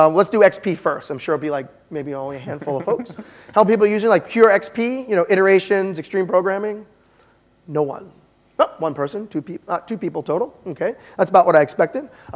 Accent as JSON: {"language": "English", "country": "United States", "accent": "American", "lives_now": "Asia", "said": "or I'm the American accent, say Kanban, which I have no excuse because I live in Asia and I travel to Japan fairly often"}